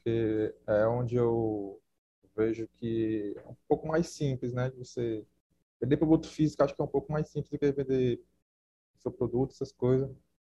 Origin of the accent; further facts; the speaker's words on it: Brasília, Federal District, Brazil; now in Fortaleza, Brazil; Eu atualmente moro aqui em Fortaleza, Ceará, mas eu sou de Brasília, né, mano? Eu vim morar aqui já faz um tempinho já, com a minha mãe.